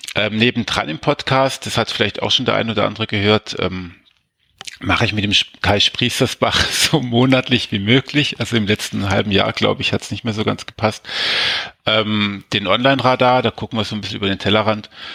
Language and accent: German; Munich, Bavaria, Germany; Moin aus München. Ich komme ja aus München